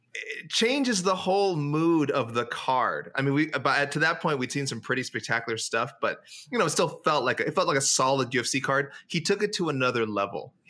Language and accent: English; Canada; we're Canadian